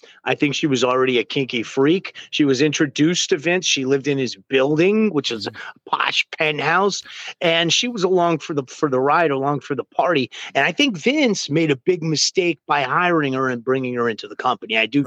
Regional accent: Connecticut, United States; I'm from Fairfield County. That's the Golden Sound. You're talking about Greenwich, Connecticut.

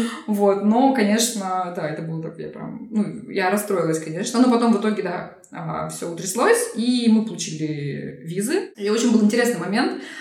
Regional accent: Russia; я из России, ковид, все вместе, я с детьми, там, мне, ну, под 30.

